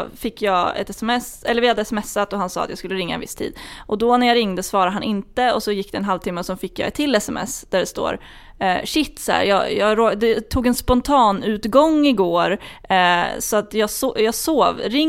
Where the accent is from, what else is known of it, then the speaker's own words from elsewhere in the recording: Flen, Södermanland, Sweden; Min hemstad.